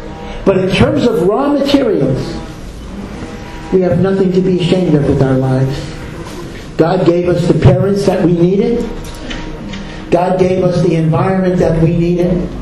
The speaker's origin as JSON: {"language": "English", "region": "North Dakota", "country": "United States", "said": "But what can I do? I'm from North Dakota."}